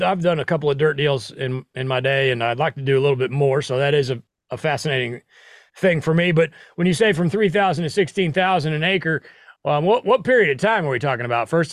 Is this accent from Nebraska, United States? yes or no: yes; Nebraska, United States; And of course, I'm born and raised in Nebraska and a big Cornhusker fan.